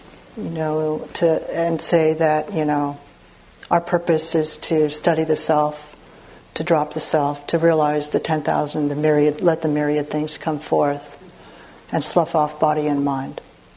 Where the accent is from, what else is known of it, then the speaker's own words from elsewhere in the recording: United States; For example, part of … is, I'm Japanese American. I always have been, and I'm pretty sure I always will be.